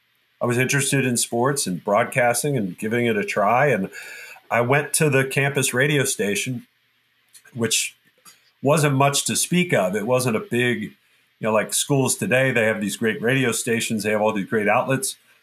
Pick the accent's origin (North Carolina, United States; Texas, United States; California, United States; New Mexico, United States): Texas, United States; I grew up in Texas. My parents were not from Texas. My dad was an executive with IBM, kind of moved around a lot, and landed in Texas shortly before I was born, and kind of put down roots there and never left, you know.